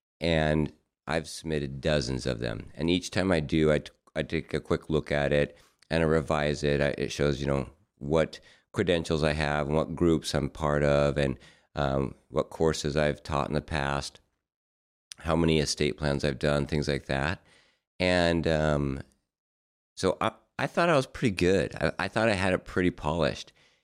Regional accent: Sandpoint, Idaho, United States; So I'm from Sandpoint, Idaho, and I was raised there.

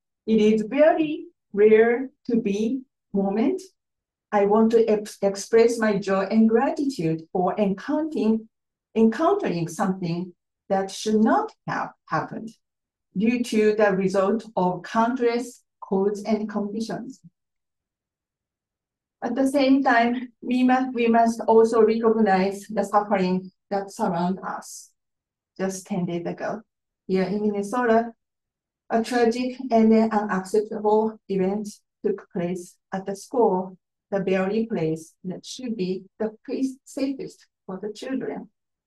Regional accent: Fukuoka, Japan; So if you have been to Japan, so Fukuoka is the south west kind of end, so the closest town to Korea.

